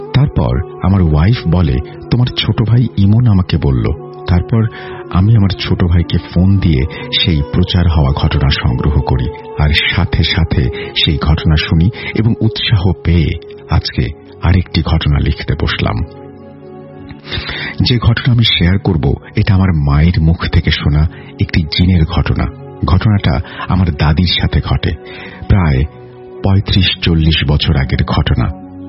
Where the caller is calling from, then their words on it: Naldanga, Rajshahi Division, Bangladesh; নাটোর জেলার নলডাঙ্গা উপজেলার সেনভাগ লক্ষ্মীকোল গ্রাম থেকে বলছি।